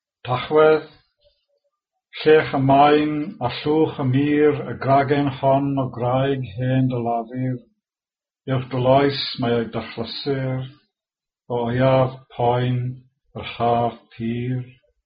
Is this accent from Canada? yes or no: no; Wales, United Kingdom; accent: Silurian, Swansea Valley dialect; First, I'll read them out in Welsh, in my Silurian accent, which is Swansea Valley dialect, increasingly rare these days.